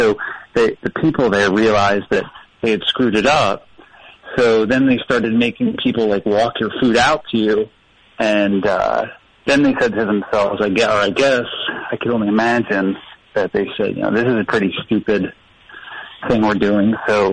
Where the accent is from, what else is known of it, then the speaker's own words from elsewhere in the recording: Point Pleasant, New Jersey, United States; Yeah, so I grew up in Point Pleasant, New Jersey.